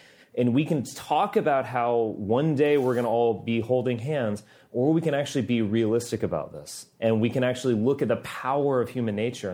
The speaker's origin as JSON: {"language": "English", "region": "Texas", "country": "United States", "tie": "born or raised there", "also_born_or_lived": "Massachusetts, United States"}